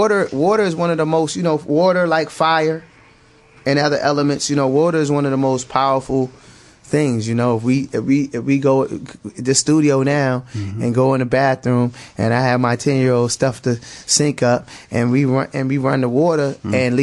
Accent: United States; but we do take for granted America and the privileges and things that are accessible to us as American citizens until you leave this country.

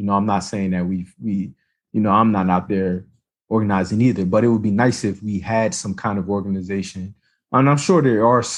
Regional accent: United States; But I just, you know, as American black people, and, you know, shout out to my Haitians.

